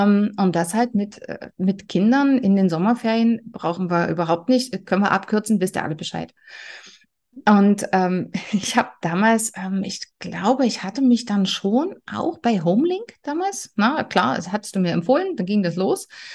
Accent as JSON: {"language": "German", "region": "Saxony", "country": "Germany", "said": "weil wir kommen aus Sachsen, gar nicht so weit weg, das war in der Nähe von Berlin in Brandenburg"}